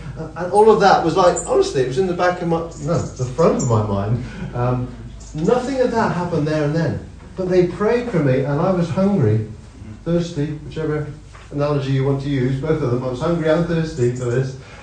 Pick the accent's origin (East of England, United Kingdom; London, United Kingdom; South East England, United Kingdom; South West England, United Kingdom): South West England, United Kingdom; we grew up in Cornwall, actually, and that's where we met, and where I became a Christian in my teens, in a Baptist church, or in that sort of setting, very strongly Reformed Baptist